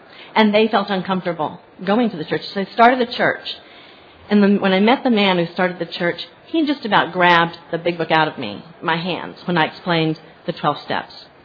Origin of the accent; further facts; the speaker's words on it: Houston, Texas, United States; moved away as an adult; now in Nigeria; I'm from Houston, but 3.5 years ago, I got sent to Africa. I got sent to Nigeria